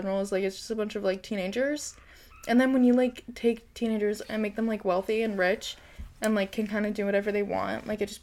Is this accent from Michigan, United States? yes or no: no; New Jersey, United States; So we're from the Jersey Shore, and a lot of schools in this area, instead of doing, like, after prom